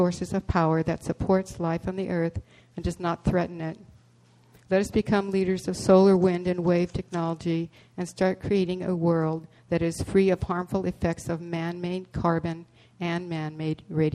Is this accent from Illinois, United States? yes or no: no; Los Osos, California, United States; from Los Osos